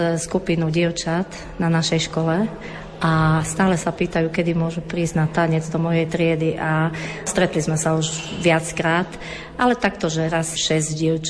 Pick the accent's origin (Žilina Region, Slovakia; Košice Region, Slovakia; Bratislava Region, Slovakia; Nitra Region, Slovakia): Košice Region, Slovakia; Boťany; pochádzam z jednej dedinky Boťany, a tam je zase veľa Rómov